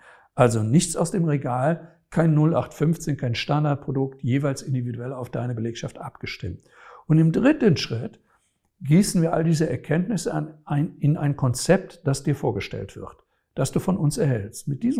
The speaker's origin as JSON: {"language": "German", "region": "Rhineland", "country": "Germany", "said": "ich sage es immer so, als Rheinländer, du musst das Herz am rechten Flecken haben"}